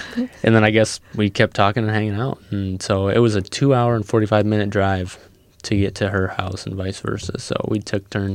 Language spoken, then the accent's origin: English; Mount Vernon, South Dakota, United States; And so she's from Lamar's and I'm from Mount Vernon. I'd usually tell people Mitchell because more people know what Mitchell is.